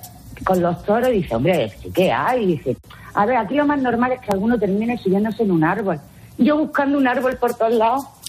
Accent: Almería, Andalusia, Spain; Nosotros somos de Almería

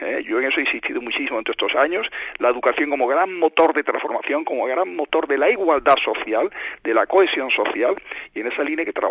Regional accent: Málaga, Andalusia, Spain; del amor a Málaga, la pasión por mi tierra

